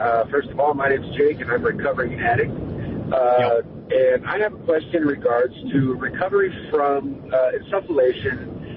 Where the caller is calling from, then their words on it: Wisconsin, United States; I'm calling from Wisconsin.